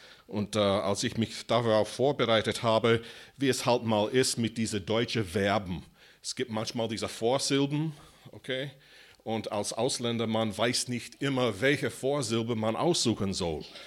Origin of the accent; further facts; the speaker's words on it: United States; German is a second language; also born or lived in Austria; now in Germany; ich komme eigentlich aus den USA, okay? Deswegen merkt ihr ein bisschen Akzent auf meine Stimme, mit meiner Sprache. Und ich wohne schon seit 2001 hier in Deutschland, aber ich bin schon in 85 nach Österreich gezogen. So, ich wohne schon mehr als 31 Jahre